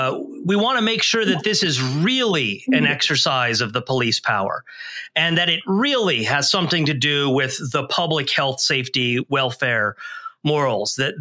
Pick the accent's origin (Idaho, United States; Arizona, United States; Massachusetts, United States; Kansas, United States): Arizona, United States; my home state of Arizona included